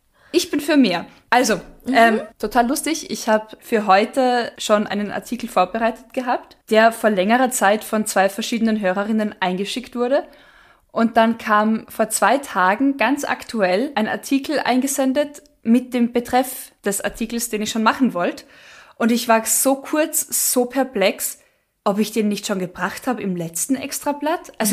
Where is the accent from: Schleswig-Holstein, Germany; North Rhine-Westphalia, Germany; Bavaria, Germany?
Bavaria, Germany; Munich; trug sich im Münchner Osten zu, wo auch ich meine Heimat habe.